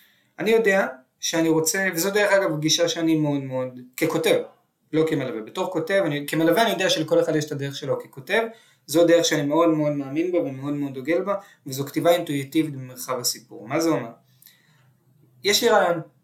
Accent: Tel Aviv, Tel Aviv District, Israel; אני גדלתי בתל אביב, אני רואה את תל אביב כ-X.

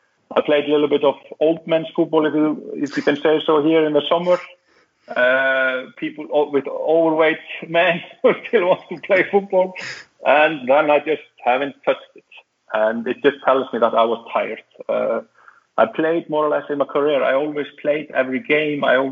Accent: Eastern Region, Iceland; English is a second language; when I was growing up in East Iceland in the fishing village I mentioned, being in football was the most enjoyable thing I'd ever done

